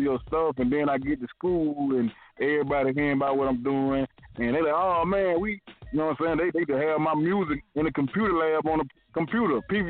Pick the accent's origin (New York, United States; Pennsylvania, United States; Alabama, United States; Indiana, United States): Alabama, United States; Mobile; I'm really from Mobile, Alabama. You know what I'm saying? The bottom of the map